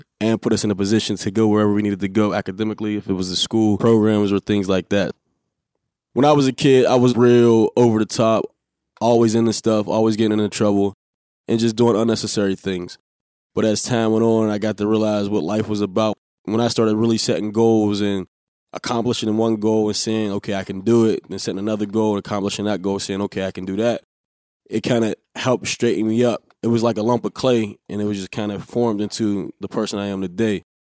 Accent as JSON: {"language": "English", "region": "Pennsylvania", "country": "United States", "tie": "born or raised there", "said": "Growing up in Northview, we really didn't see it."}